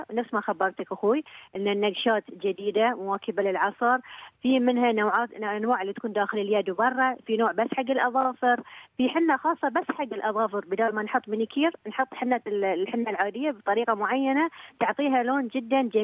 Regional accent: Bahrain; وهي طابع يعني أمثوي أكثر احنا عندنا في البحرين

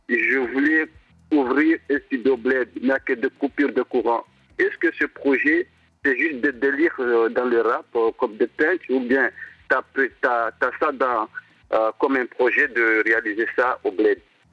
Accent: Comoros; je suis Comorien, je suis métis. Comorien malgache, actuellement je suis Majenga.

